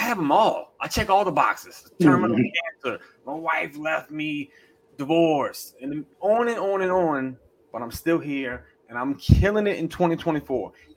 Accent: New Orleans, Louisiana, United States; I was a managing partner of two stores in the city of New Orleans. I didn't have to leave my hometown to go get that opportunity like a lot of people do.

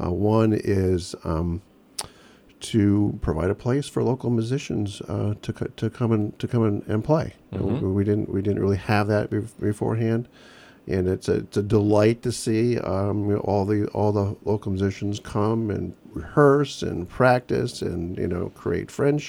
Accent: Greenwich, Connecticut, United States; I'm from Connecticut originally as well. I lived all my life here. I grew up in Greenwich originally

